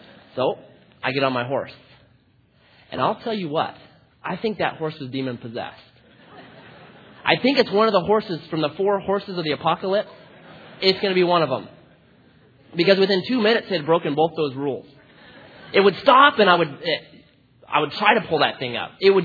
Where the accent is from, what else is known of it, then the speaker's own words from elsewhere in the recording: Oregon, United States; I'm from Oregon. We've got horses up there. It's natural.